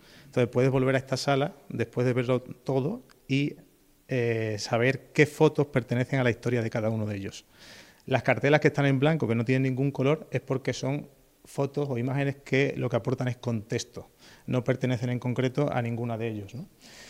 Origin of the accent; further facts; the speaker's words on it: Huelva, Andalusia, Spain; que es una artista y buena amiga también de mi tierra, yo soy de Huelva